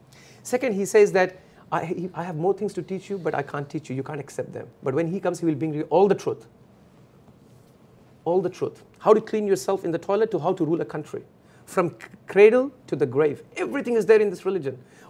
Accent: Australia; So for example, I'm coming from Australia and you are here in America, Brother Eddie.

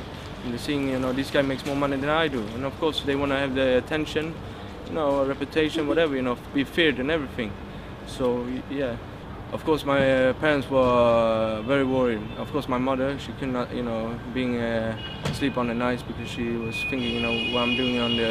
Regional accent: Sweden; also born or lived in Gothenburg; I'm 22 years old. I'm from Sweden. I've been a Muslim for 11 months. I was born in a town called Gothenburg, and I was grew up in a place called Bakia with my two parents, my two sisters.

